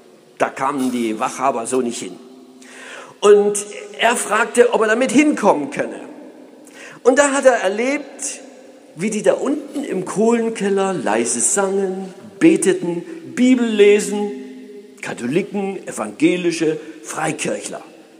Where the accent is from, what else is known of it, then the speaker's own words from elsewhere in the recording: Saxony, Germany; Ich bin ja im Osten Deutschlands aufgewachsen als ein Ossi aus Sachsen.